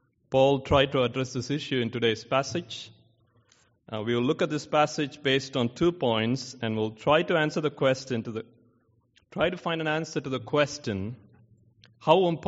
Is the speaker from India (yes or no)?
yes; South India, India; moved away; So, I'm from India, and I left India in 2010. I've been back to my hometown in South India only twice.